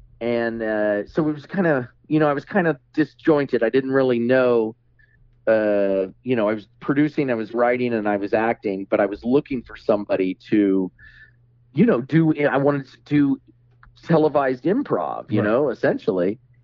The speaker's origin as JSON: {"language": "English", "region": "Kansas", "country": "United States", "tie": "born or raised there", "said": "Well, I grew up in Kansas."}